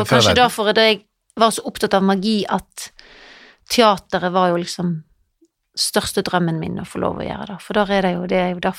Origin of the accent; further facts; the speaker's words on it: Jondal, Vestland, Norway; now in Denmark; Ja, det er der jeg kommer fra.